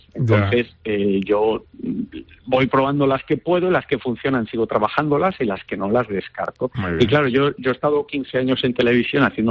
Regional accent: Valencia, Valencian Community, Spain; yo quiero hacerlo en mi tierra.

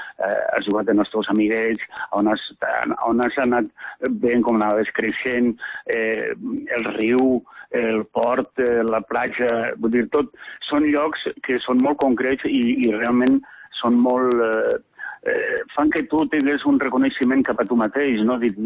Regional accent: Vinaròs, Valencian Community, Spain; clar, soc de Vinaròs de pura cepa, no? Vull dir, tantes generacions han viscut en este poble, no?, en esta terra

